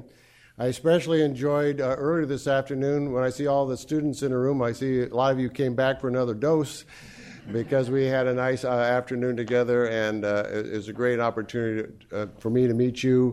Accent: Nebraska, United States; since I'm in Nebraska, and I'm so glad to be back home in my home state, which I'm proud

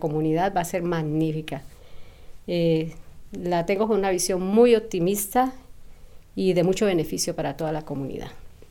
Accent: Cali, Valle del Cauca, Colombia; moved away; soy de Cali, Colombia, originaria

